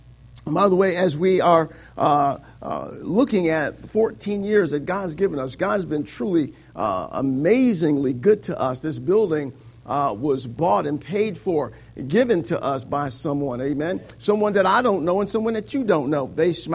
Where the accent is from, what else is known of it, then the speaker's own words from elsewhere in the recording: Joliet, Illinois, United States; I'm from Joliet. Amen. I know where the prison's at.